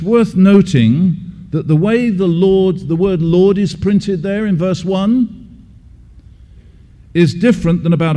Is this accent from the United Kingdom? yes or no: yes; England, United Kingdom; I am English. Yeah, that's how I talk.